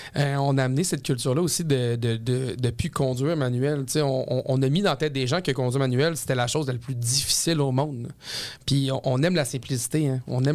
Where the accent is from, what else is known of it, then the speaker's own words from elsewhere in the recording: Quebec City, Quebec, Canada; Puis j'ai fait mes études à Jonquière. Puis je venais de Québec.